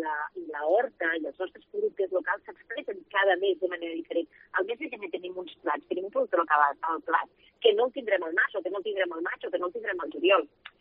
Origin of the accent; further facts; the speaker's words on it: Catalonia, Spain; Jo, saps que soc del Priorat i ho he vist durant molts anys